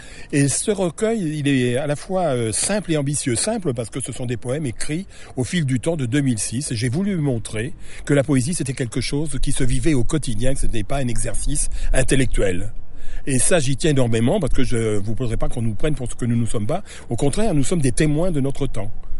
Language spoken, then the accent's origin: French; Bourgogne-Franche-Comté, France; now in Bourges, France; puisque ça se passe dans un village où je suis né. Donc ça veut dire que je suis originaire du Morvan, même si je demeure à Bourges.